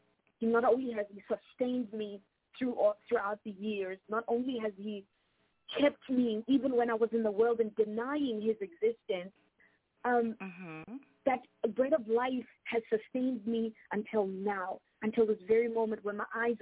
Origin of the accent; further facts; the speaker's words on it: South Africa; I was born and raised in South Africa. I am African by descent